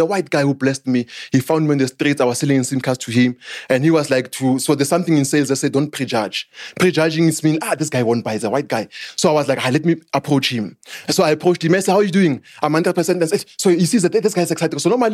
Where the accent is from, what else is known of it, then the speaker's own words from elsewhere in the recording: Midlands, Zimbabwe; I'm from Dofaya, Midlands, same hood with Ntlantalax.